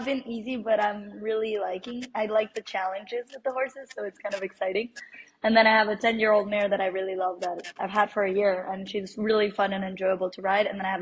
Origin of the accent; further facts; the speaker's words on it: Rome, Lazio, Italy; now in Mexico City, Mexico; I'm based in Mexico City right now. I'm originally from Italy, from Rome. My mom is Mexican and my dad is Italian